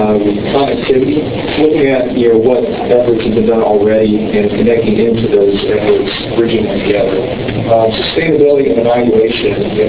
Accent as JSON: {"language": "English", "town": "Greenville", "region": "South Carolina", "country": "United States", "tie": "born or raised there", "said": "I'm from Greenville, South Carolina. I grew up there."}